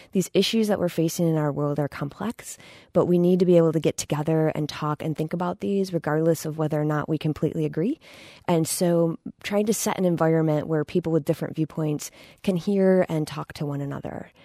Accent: Jamestown, New York, United States; now in Spring Green, United States; So Joshua and I grew up in Jamestown, New York, which is very close to Chautauqua Institution.

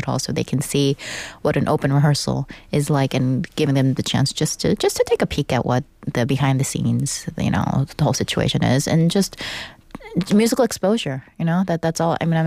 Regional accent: Philadelphia, Pennsylvania, United States; I was born in Philadelphia. I always lived in Philly, you know, even when I was at Juilliard, you know. I mean, home was always Philly.

